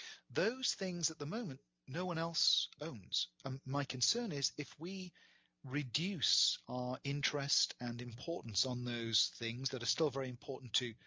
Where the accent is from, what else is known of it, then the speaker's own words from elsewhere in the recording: Wales, United Kingdom; moved away as an adult; I'm still very Welsh, so I was born in Wales. If someone asks me where home is still Wales, even though I left Wales when I was 20. So 35 years ago I left Wales, but it'll always be my home.